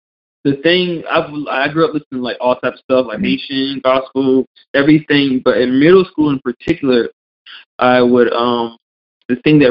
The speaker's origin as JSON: {"language": "English", "town": "Fort Pierce", "region": "Florida", "country": "United States", "said": "Grew up in the 90s. I'm from Fort Pierce, very dangerous city."}